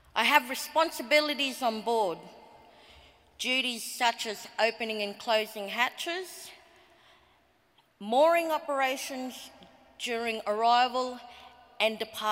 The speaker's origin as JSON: {"language": "English", "town": "Innisfail", "region": "Queensland", "country": "Australia", "tie": "born or raised there", "also_born_or_lived": "Atherton", "said": "always proud as a Nunjingi woman from the Atherton Tablelands. I was born in Atherton and raised in Innisfail."}